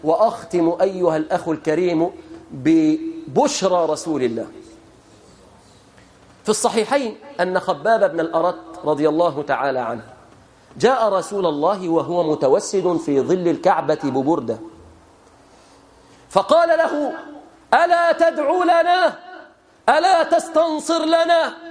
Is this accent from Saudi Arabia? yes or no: no; Egypt; بلادنا مصر